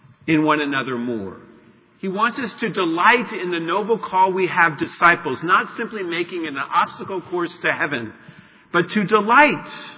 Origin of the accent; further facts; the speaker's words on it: Ireland; As an Irishman, I imagine a lot of people at this table, and it's a raucous, heaven's raucous.